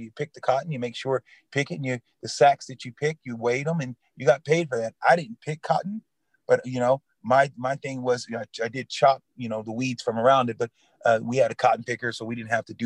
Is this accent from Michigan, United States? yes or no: no; Lemoore, California, United States; The big L town, Lemoore, California, where I'm from. So if you look at California, you guys know how long it is, you know, one of the longest states to travel to. California, we're in the Central Valley, so we're dead smack